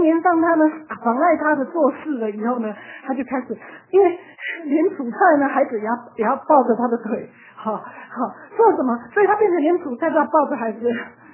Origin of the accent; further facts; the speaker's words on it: China; 那我觉得我们中国人哦，特别是孩子小时候哈，从小就把孩子抱在旁边睡觉。